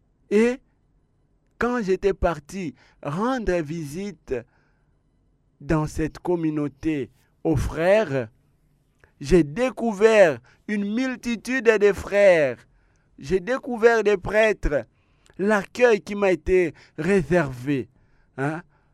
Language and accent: French; Kinshasa, DR Congo; je suis de Saint-Gavira, Mbinza Ozone.